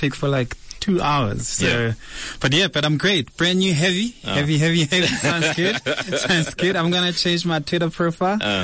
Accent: Soweto, Gauteng, South Africa; I grew up in Central Western Jabavu, right? And right next to where I grew up

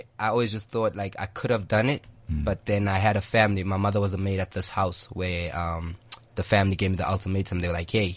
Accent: Kliptown, Gauteng, South Africa; I grew up in Clip Town more with my mother. So, Cliptown, like you were saying, it's more tight-knit.

